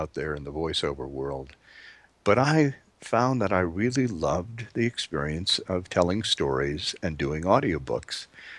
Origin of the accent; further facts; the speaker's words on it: Midwest, United States; I'm from the Midwest, so I naturally talk a little slowly. But I lived in New York for a while, so I know how they talk